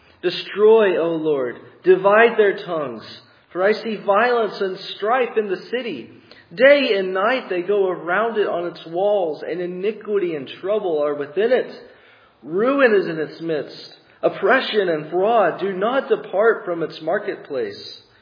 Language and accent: English; Texas, United States; I couldn't wait to bring her to my hometown in East Texas. There isn't much to see